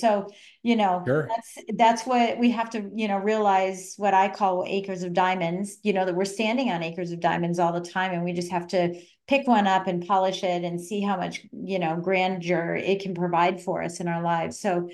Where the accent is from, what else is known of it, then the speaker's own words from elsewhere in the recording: Colorado, United States; Well, I'm originally from Colorado and they're supposed to get a foot of snow.